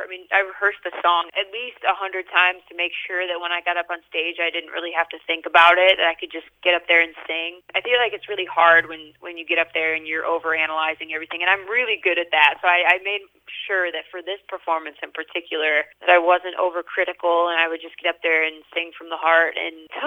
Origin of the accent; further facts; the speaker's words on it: Gaylord, Michigan, United States; I'm from Gaylord, Michigan originally.